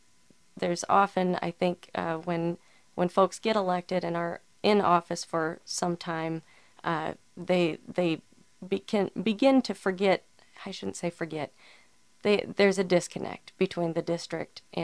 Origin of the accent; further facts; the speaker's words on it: Solon, Iowa, United States; Well, I grew up in Solon, and I graduated from Solon High School and went to the University of Iowa, and shortly after that moved to West Liberty.